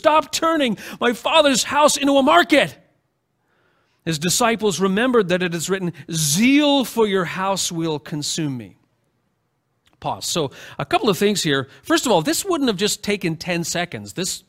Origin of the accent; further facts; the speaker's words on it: Muskoka, Ontario, Canada; just like I grew up in Muskoka, and like a little town like Port Carling would just swell in the summer with tourists, right?